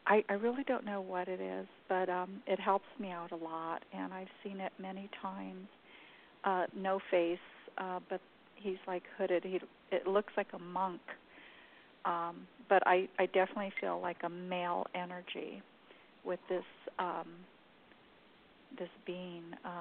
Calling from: Southwest, United States; I'm in the southwest area of the United States.

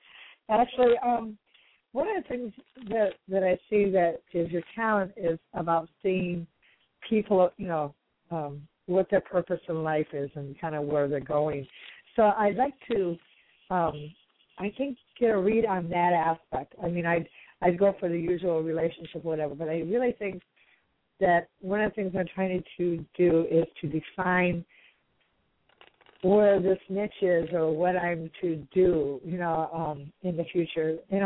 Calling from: Michigan, United States; I'm calling from Michigan.

